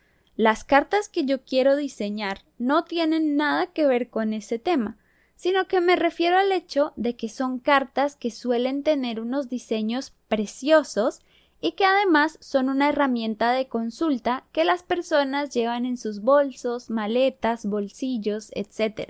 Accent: Colombia; se produce mucho en Colombia, que es de donde soy yo también.

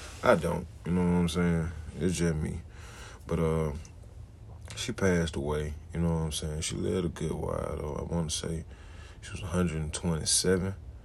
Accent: Birmingham, Alabama, United States; now in Memphis, United States; And even though I'm just like, I'm still from Birmingham, Alabama. I'm still telling them, I'm from Birmingham. I just came chill out here

